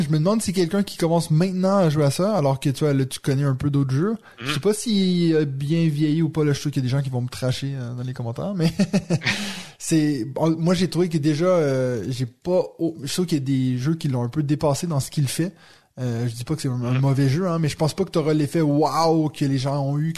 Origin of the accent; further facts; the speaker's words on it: Quebec, Canada; accent: Québécois; Faut croire que je suis en train de perdre mon accent québécois, c'est ça?